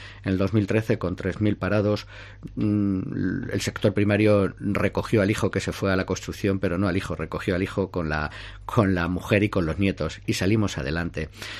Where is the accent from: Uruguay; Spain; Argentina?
Spain; Daimiel, Castilla-La Mancha; con esa canción emblemática que todos los daimileños conocemos, que todos los daimileños tarareamos